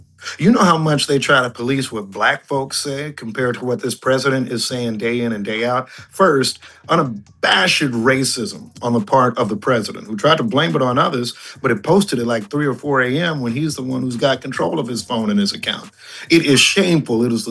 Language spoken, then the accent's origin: English; United States; But I was ashamed and embarrassed as an American to see it.